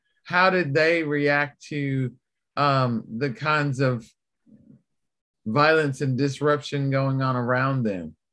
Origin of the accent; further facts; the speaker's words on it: Roanoke, Virginia, United States; I'm from Roanoke, Virginia, and I went to Hollins University